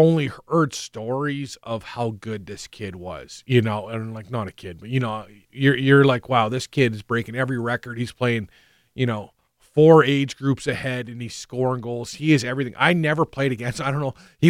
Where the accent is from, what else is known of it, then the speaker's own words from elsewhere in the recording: Canada; maybe because we're both from Canada